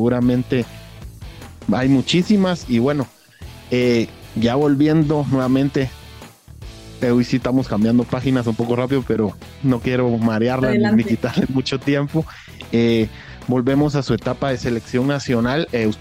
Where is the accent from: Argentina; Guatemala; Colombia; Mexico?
Guatemala; como Chapín uno quiere que tengamos más jugadoras guatemaltecas y jugadores hombres también de nivel